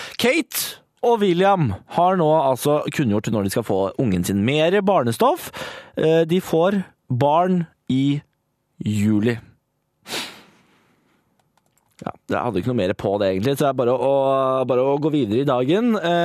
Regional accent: Østfold, Norway; Østfold vokser og vokser og vokser. Hjemfylket mitt er i ferd med å ta over hovedstaden.

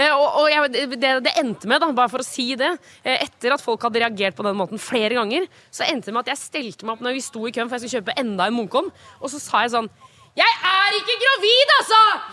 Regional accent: Eastern Norway, Norway; for jeg som vokste opp på Østlandet kjente sånn, den der svær, liksom

